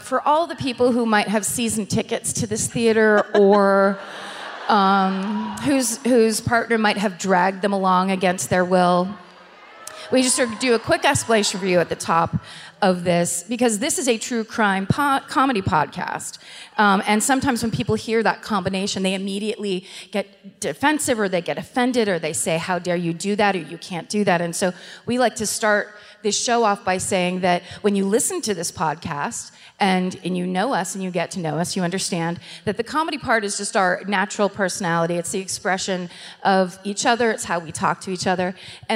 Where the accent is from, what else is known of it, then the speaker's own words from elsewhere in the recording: California, United States; Oh, I'm from California.